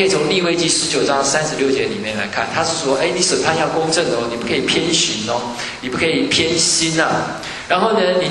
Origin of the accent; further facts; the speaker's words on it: Taiwan; 我们台湾人很会做生意啊